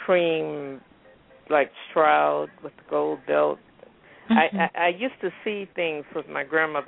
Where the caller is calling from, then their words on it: California, United States; El Paloma, California.